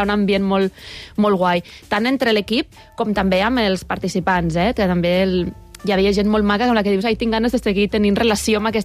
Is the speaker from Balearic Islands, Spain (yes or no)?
no; Lleida, Catalonia, Spain; accent: Lleida Catalan; poder parlar català i català de Lleida, més, que és que estic molt orgullosa del meu català. Se'm nota l'accent, no? No se'm ha enganxat molt a Barcelona, no?